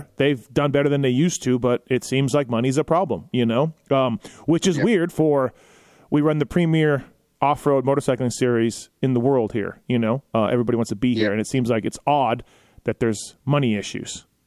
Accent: Canada; now in United States; and I'm Canadian, right?

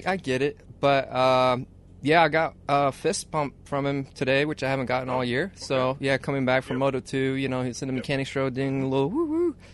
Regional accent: Sweden; English is a second language; Actually, the local track I grew up on in Sweden is very hard pack.

